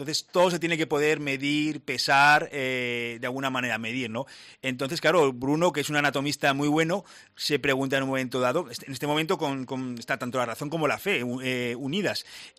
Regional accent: Aragon, Spain; Yo, como buen aragonés, es una época que me fascina.

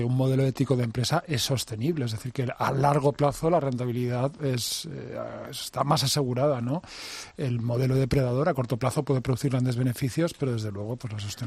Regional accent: Spain; como españoles o como iglesia en España

